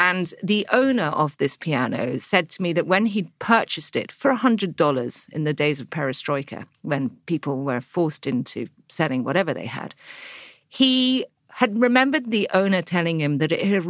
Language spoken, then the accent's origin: English; England, United Kingdom; you turn up as an English girl in minus 20, minus 30, saying I'm looking for a piano